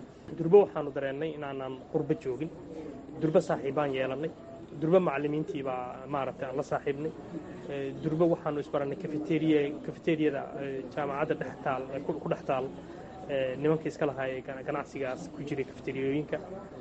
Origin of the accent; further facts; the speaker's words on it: Bosaso, Bari, Somalia; moved away as an adult; 2003 ayaan ka dhoofay magaalada Boosaaso anoo u socdaa deeq waxbarasho oo ka helay jaamacadda Afrika caalamiga ah ee ku taala magaalada Khartuum.